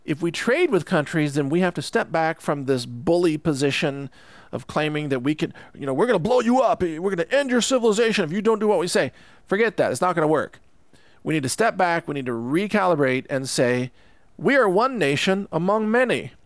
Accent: United States; So, I hope, as an American, I love my country.

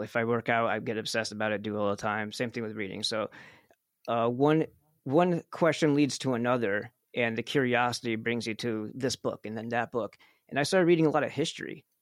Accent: New York, United States; I'm from New York, so it's like Ghostbusters

